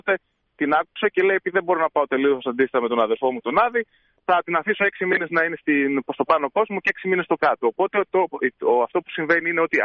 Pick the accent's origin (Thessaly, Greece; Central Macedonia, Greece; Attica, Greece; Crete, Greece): Central Macedonia, Greece; Vamvakofyto; Εδώ στις Σέρρες εμείς είμαστε από το Βαμβακόφυτο Σερών.